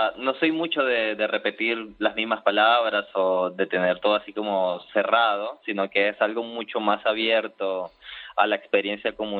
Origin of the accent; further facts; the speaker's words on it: Barranquilla, Atlántico, Colombia; also born or lived in Ibagué; Soy criado en Barranquilla, pero nací en Ibagué.